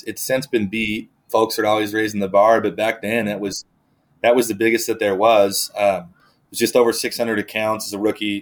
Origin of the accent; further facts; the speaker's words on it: Ogden, Utah, United States; even though I was from Utah. Wasn't from Provo All-Star area. I was up north more in Ogden is what my town's called.